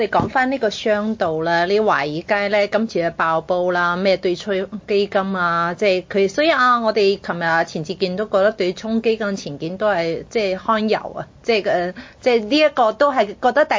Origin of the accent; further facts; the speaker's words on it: China; 其實咧就係我哋中國人民啊勤勞啊嘅功勞